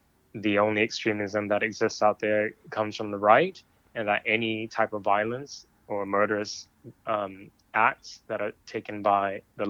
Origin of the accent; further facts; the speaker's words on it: Portland, Oregon, United States; born there; I was born in Portland, Oregon, by two parents who are were political refugees from South Vietnam.